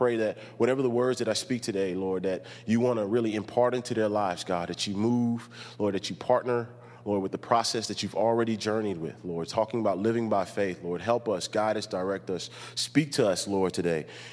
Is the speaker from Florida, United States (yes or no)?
yes; Miami, Florida, United States; As he said … I'm originally from Miami, Florida. Miami Gardens is what it's called now, right next to the Dolphin Stadium there.